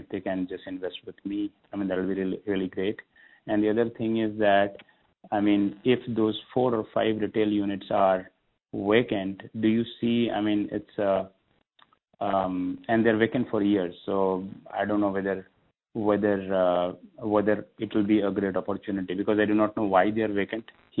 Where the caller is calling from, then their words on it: Chicago, Illinois, United States; I'm calling in from Chicago.